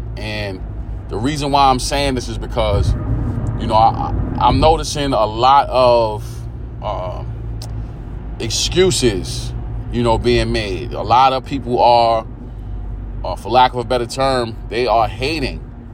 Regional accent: East New York, New York, United States; You know, we're in East New York, but we don't say we're from East New York. We're from pink houses.

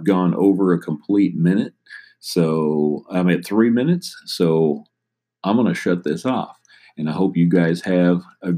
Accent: Oklahoma, United States; my home state of Oklahoma

